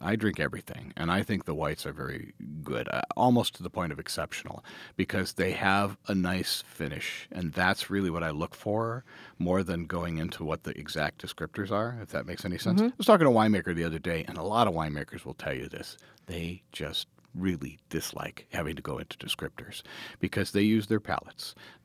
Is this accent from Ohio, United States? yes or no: yes; Ohio, United States; What's interesting is all the way around the Great Lakes, in my home state of Ohio, Northeast Ohio, there's a ton of wineries.